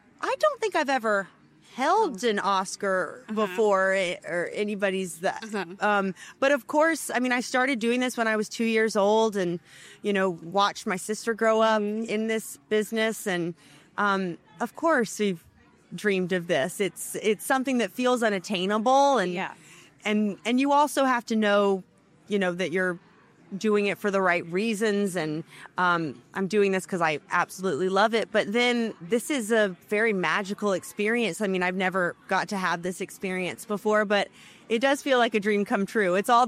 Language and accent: English; United States; I mean, I am an American actress, you know, like, of course there are similarities